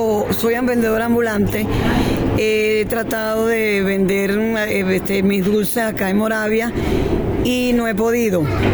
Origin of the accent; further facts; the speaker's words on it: Venezuela; now in Medellín, Colombia; yo soy venezolana y mi forma de confort me cambió mucho, pero bueno, yo estoy muy agradecida acá con Medellín